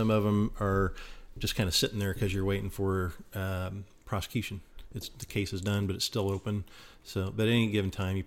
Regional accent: Midwest, United States; Especially for a Midwest kid, I would have been a fish out of water.

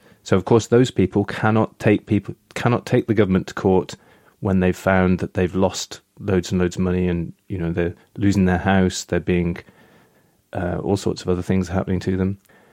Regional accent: United Kingdom; whereas it just comes like nature to me as a British person.

